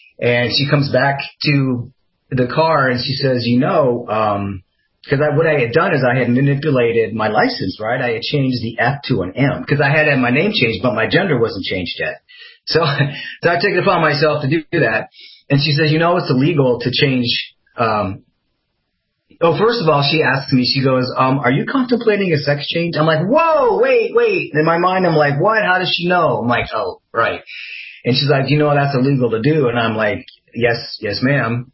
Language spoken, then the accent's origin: English; Midwest, United States; I mean, I grew up in the Midwest, you know, nobody didn't know what, people didn't know you could have sex changes